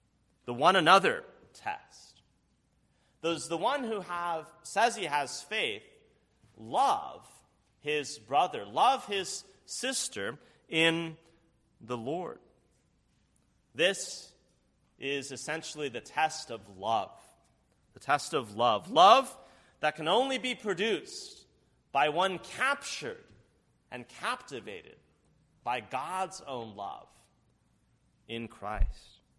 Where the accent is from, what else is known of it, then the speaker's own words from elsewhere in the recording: San Francisco, California, United States; In the place where I grew up in San Francisco